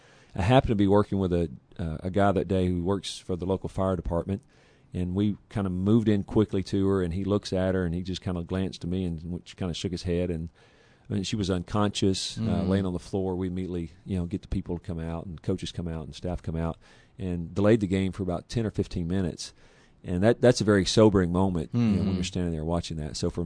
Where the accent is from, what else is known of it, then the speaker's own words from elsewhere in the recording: Texas, United States; I was from Texas.